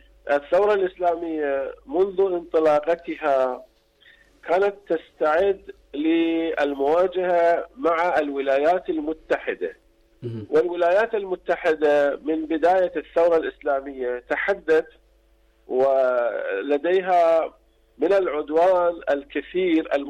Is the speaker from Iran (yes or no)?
yes; Iran; تستخدم هذا السلاح على بلدنا إيران